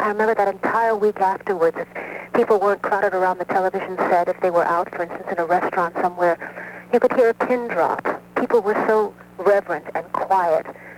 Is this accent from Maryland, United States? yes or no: no; New York City, New York, United States; I was in New York City, my hometown. I was 21 years old.